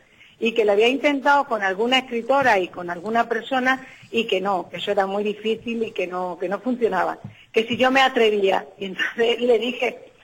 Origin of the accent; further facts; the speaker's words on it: Badajoz, Extremadura, Spain; yo amo mucho Badajoz, y amo mi tierra, y amo mis cosas y mi gente...